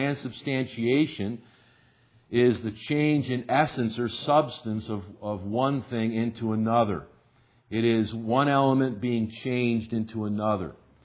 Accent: Boston, New York, United States; We have to, because we're so obscure, say we're from Boston, New York.

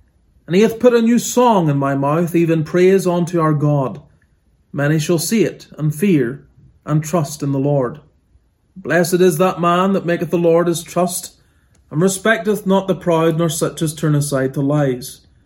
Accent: Scotland, United Kingdom; born there; I was born in Scotland in 1982, and I was born to a father who is Iranian Armenian

